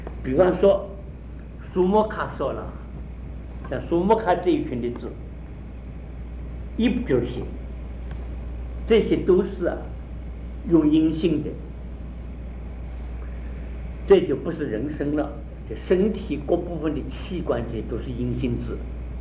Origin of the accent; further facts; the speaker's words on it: Taiwan; 阿婆，我们台湾话叫阿婆了。